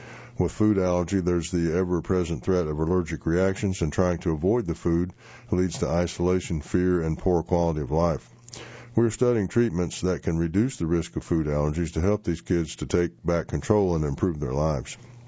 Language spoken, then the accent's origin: English; Los Angeles, California, United States; also born or lived in Washington, D.C. / Chicago / Boston; I'm originally from Los Angeles, and after spending years in Washington, D.C., Chicago, and Boston, I would have to say the weather is by far my favorite thing about the Triangle